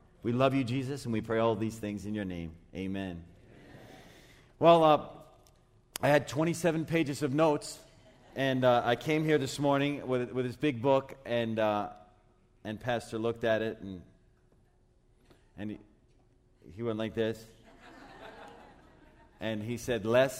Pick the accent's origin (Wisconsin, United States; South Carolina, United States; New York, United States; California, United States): New York, United States; Long Island; So I grew up in Long Island, New York. I grew up to a wonderful Christian family, to incredible parents, to loving grandparents.